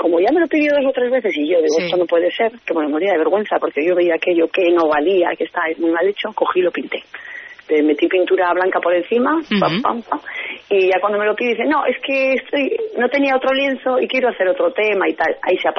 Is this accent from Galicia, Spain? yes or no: no; Artziniega, Basque Country, Spain; el hacer una exposición aquí en Artziniega, que es mi pueblo